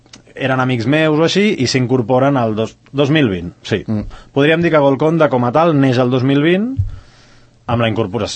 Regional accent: Catalonia, Spain; nosaltres som catalans, escrivim en català, en anglès, en italià.

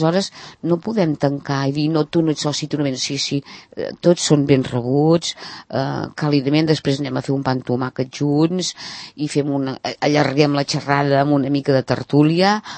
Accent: Sant Cugat del Vallès, Catalonia, Spain; som tots de Sant Cugat

